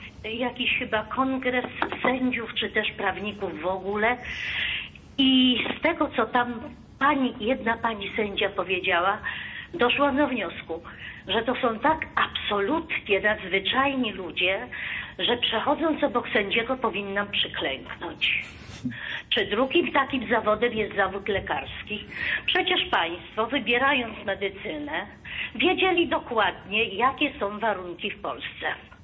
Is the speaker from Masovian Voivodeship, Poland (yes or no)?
no; Łódź, Łódź Voivodeship, Poland; z Łodzi. Jestem już osobą wiekową, na emeryturze. Pracowałam do lat 70 moich lat. Mam już sporo po 70. I pochodzę z rodziny lekarskiej.